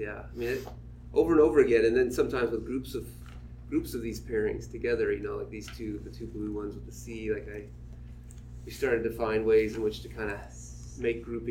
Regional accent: Galesburg, Illinois, United States; Galesburg.

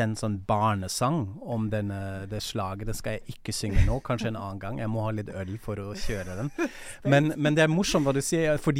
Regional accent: Germany; Norwegian is a second language; og det synes jeg så fascinerende som tysker

